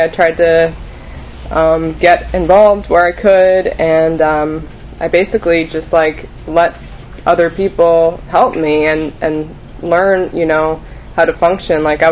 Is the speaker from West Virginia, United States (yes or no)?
no; New Jersey, United States; moved away as an adult; now in Florida, United States; This is a little over 5 years ago, so I'm from New Jersey, by the way.